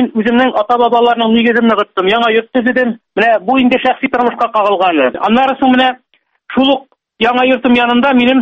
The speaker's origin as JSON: {"language": "Tatar", "town": "Yana Sala", "region": "Tatarstan", "country": "Russia", "tie": "born or raised there", "said": "Менә туган чагым инде ул Балык Мишәсе районы, Яңа Сала дигән авыл. Бабамларның бабалары аңа нигез салган булганнар ул авылга 165 ел элек."}